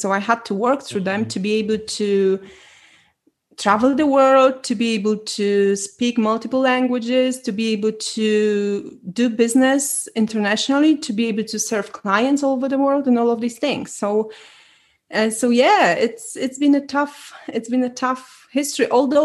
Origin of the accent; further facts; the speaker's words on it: Poland; So I was born in Poland, so I'm Polish